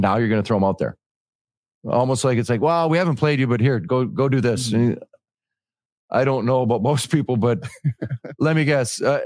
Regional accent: Dryden, Ontario, Canada; growing up in Dryden, Ontario, this whiskey has been a big piece of our upbringing.

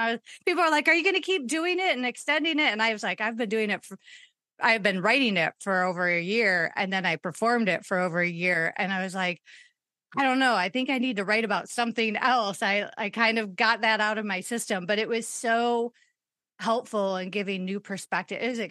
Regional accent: Chicago, Illinois, United States; now in Las Vegas, United States; because I grew up in the Chicago area.

